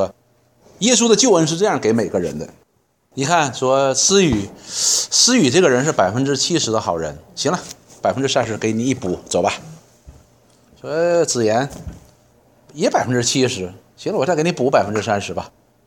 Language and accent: Chinese; China; 我们中国人讲说滴水之恩当以涌泉相报